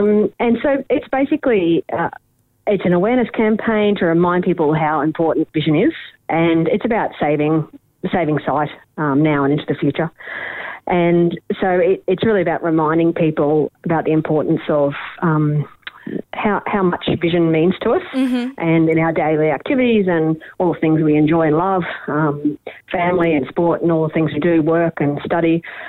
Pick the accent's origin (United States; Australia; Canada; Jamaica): Australia; Rockhampton, Queensland; born there; now in Brisbane, Australia; I was born in Rocky on Dirumbal country up there, and I moved down to Brisbane about 95.